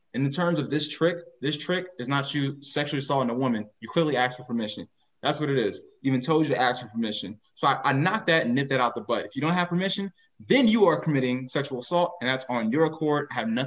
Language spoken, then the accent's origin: English; Chicago, Illinois, United States; And look, I come from Chicago. Ain't nobody about to bully me.